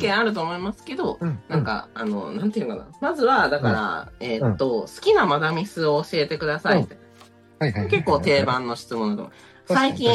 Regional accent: Awaji Island, Hyogo, Japan; いや、私、淡路島出身なんですけど、淡路島では、高校こういうものがあって

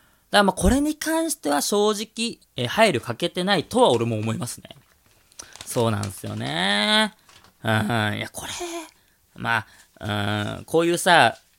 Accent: Tokyo, Japan; 俺はさ、東京にで育ったからさ

